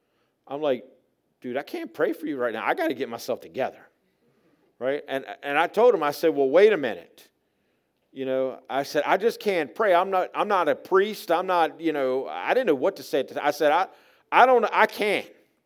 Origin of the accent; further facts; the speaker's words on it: Baltimore, Maryland, United States; I mean, I grew up in Baltimore City, folks. I mean, not much scares me, right?